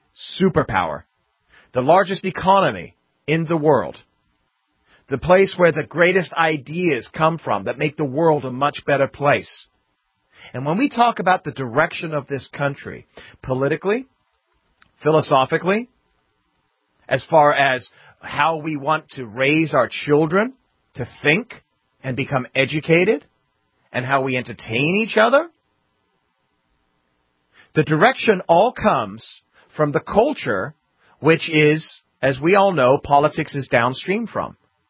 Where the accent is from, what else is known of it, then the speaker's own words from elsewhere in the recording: London, United Kingdom; But for those folks that don't know me, I'm originally from London, England. I grew up in a very tumultuous time for England.